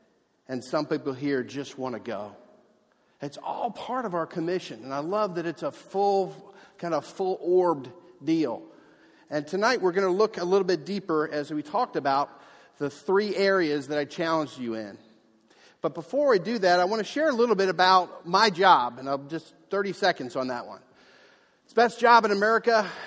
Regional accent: New Jersey, United States; I'm from Jersey. I'm loud.

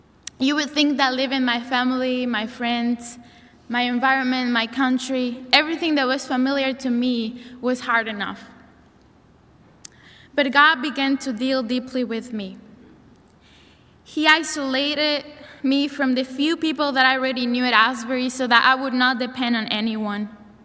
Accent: Bolivia; I am from Bolivia

